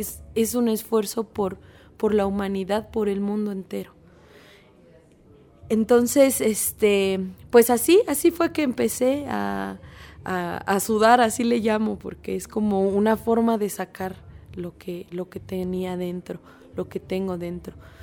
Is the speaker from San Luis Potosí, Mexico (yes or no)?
no; State of Mexico, Mexico; vengo del Estado de México.